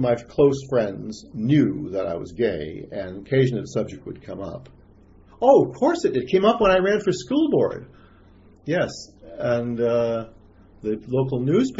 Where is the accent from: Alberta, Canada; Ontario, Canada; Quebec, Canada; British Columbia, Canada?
British Columbia, Canada; I couldn't be a Canadian because A, I'm American, B, I identify as gay, C, I'm from British Columbia, which is suspect even for Canadians.